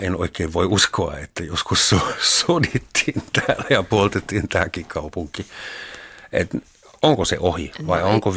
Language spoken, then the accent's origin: Finnish; Überlingen, Baden-Württemberg, Germany; Finnish is a second language; now in Finland; kävivät mun kotiseudulla Bodinjärven rannalla ja muun muassa piirittivät kuukausikaupalla Überlingen nimistä kaupunkia, jossa minä synnyin